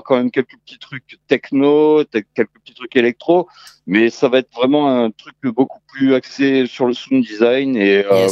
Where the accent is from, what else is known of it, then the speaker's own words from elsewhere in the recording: Béziers, Occitanie, France; Eh bien, je suis de Béziers, très exactement.